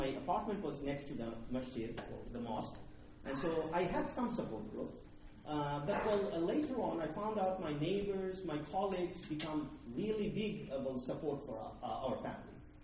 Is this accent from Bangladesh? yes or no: yes; Bangladesh; now in Tuscaloosa, United States; I'm from Bangladesh, so I was born Muslim, but I was never practicing.